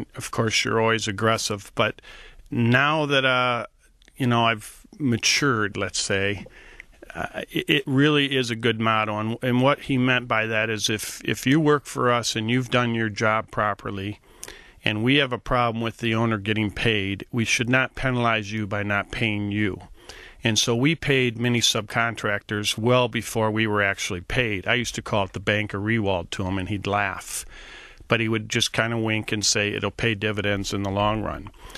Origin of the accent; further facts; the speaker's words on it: Rochester, Michigan, United States; Well, we grew up in Rochester. I've lived there forever, I guess, although I went to school in Kalamazoo.